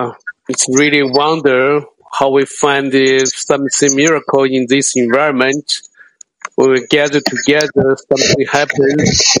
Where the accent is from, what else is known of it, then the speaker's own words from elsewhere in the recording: China; English is a second language; from China.